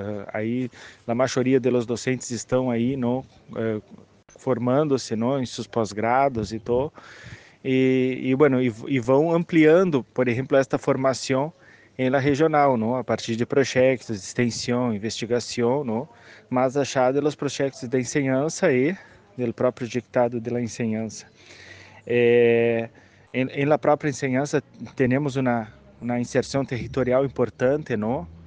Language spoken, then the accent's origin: Spanish; Brazil; Vengo de Brasil.